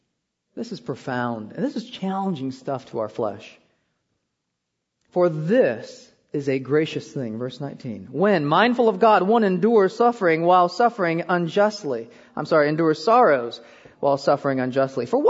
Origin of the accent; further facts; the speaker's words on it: Iowa, United States; also born or lived in Korea; I was born in Korea, but I was raised in Iowa. This was back in the 70s, and in my experience, I felt like I was the only Asian in Iowa.